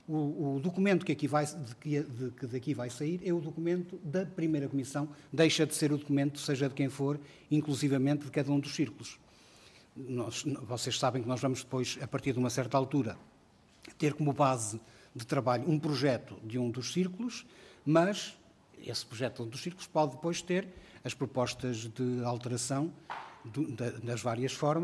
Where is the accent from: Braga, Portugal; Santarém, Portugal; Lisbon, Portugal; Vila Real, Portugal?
Vila Real, Portugal; Vila Pouca de Aguiar; e eu sou de Vila Pouca de Aguiar